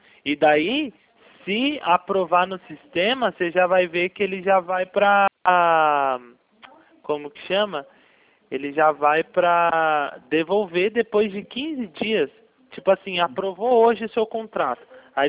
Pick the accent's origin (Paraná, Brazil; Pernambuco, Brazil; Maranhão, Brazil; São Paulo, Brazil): São Paulo, Brazil; Bragança Paulista; Eu sou aqui de Bragança Paulista.